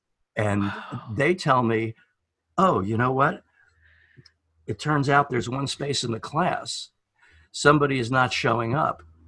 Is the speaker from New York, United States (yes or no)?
yes; New York, United States; But I'm thinking, I'm from New York. I never heard of this before.